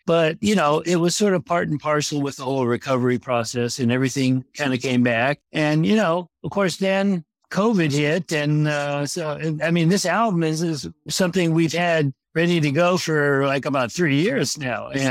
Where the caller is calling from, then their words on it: Los Angeles, California, United States; Well, I'm at home in good old Los Angeles